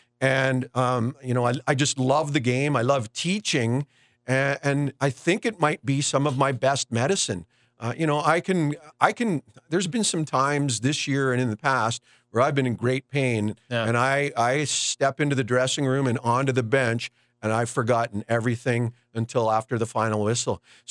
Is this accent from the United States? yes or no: no; Winnipeg, Manitoba, Canada; I grew up in Winnipeg.